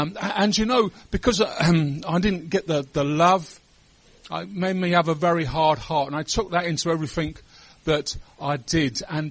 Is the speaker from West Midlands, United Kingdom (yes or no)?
yes; Burton-on-Trent, West Midlands, United Kingdom; born there; I was born up in the Midlands of the UK, in a, just near Derby, a place called Burton-on-Trent.